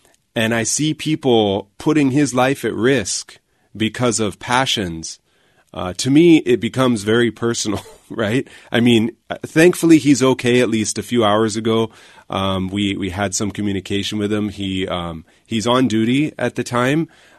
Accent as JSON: {"language": "English", "country": "United States", "said": "not only because I'm an American."}